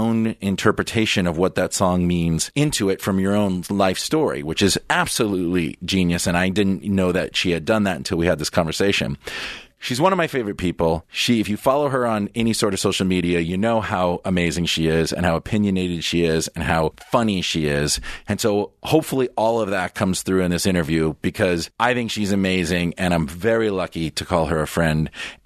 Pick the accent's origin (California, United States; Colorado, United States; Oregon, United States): California, United States; San Fernando; in the East Valley, not even in the Good Valley. I grew up in San Fernando.